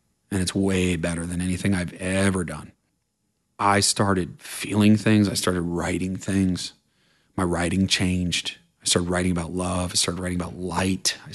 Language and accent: English; Vermont, United States; I'm like, "I'm from Vermont."